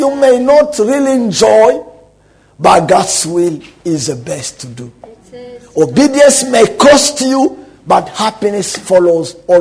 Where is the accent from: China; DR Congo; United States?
DR Congo; English is a second language; also born or lived in Rwanda; I was born in Rwanda around 59, so I'm officially 53 years old, underground 55. Now, when I was a baby, my parents fled to Congo. So I grew up in Congo for the last 35 years. Kinshasa, Bukavu, Uvira sometime.